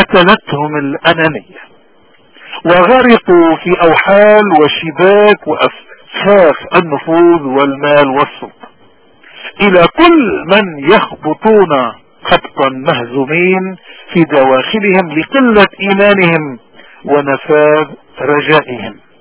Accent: Lebanon; فسلحنا به كلبنانيين منذ 7000 سنة ولازلنا

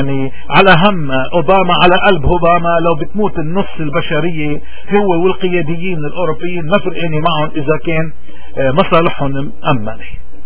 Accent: Lebanon; تصوروا يعني قديش هيدا مش شايفنا كلبنانيين حتى يستغبينا لهالدرج.

